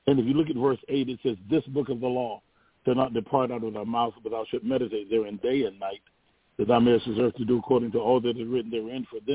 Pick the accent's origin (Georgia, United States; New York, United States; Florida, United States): Georgia, United States; Waycross; That is the Macedonia Missionary Baptist Church of Waycross, Georgia. I am originally from Waycross and have traveled to other areas, went to school at Troy University